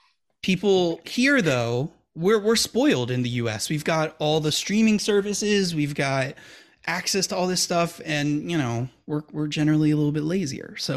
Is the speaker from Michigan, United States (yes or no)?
no; Milwaukee, Wisconsin, United States; I'm curious because now we're from Milwaukee, Wisconsin, for those who don't know.